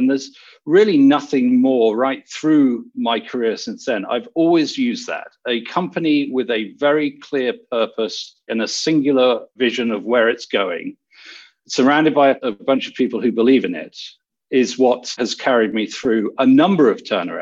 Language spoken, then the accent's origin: English; Oxford, South East England, United Kingdom; I grew up in the Oxford area, and although I came from a privileged family, my father actually ran a commercial printing company in Abingdon.